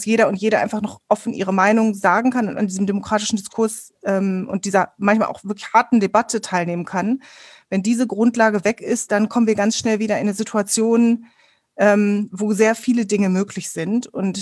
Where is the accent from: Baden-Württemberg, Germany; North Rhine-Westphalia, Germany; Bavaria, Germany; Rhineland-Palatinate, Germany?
North Rhine-Westphalia, Germany; Ich bin im Ruhrgebiet aufgewachsen